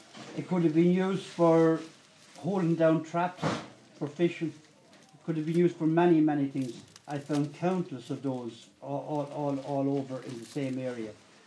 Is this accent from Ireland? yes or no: yes; Ireland; As Irish people, we never touched that.